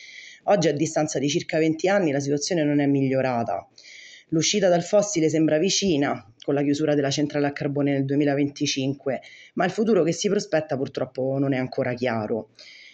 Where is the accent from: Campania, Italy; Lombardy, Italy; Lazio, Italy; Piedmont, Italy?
Lazio, Italy; Civitavecchia; born there; ho 39 anni, sono nato a Civitavecchia